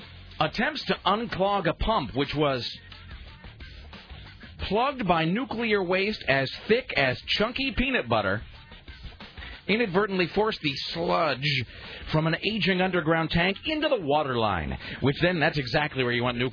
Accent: Kennewick, Washington, United States; By the way, for those of you who are heading to my hometown of Kennewick, yesterday we had an article about Hanford nuclear waste.

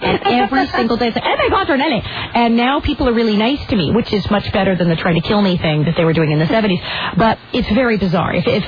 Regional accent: Hollywood, California, United States; about growing up in Hollywood, the fact that my mother was the voice of Gumby and Casper the Friendly Ghost.

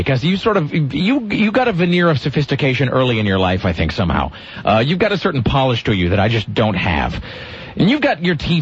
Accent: Kennewick, Washington, United States; And I was from Kennewick, though, so to me, Vancouver was like the big city.

